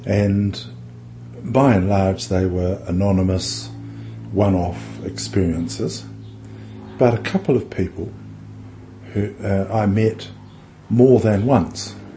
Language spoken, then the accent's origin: English; Dunedin, Otago, New Zealand; I was brought up in Dunedin North, the north end of Dunedin, and opposite our place was the North Ground, which was a city block-sized training area, rugby and cricket and so forth.